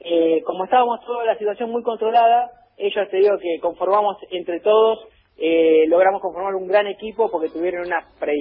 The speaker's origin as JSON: {"language": "Spanish", "town": "Paraná", "region": "Entre Ríos", "country": "Argentina", "said": "Tengo 34 años y soy de Paraná, Entre Ríos."}